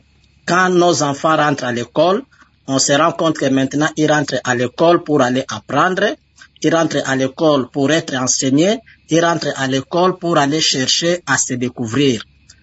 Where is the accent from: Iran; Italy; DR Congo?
DR Congo; moved away; Nous sommes Congolais, nous les restons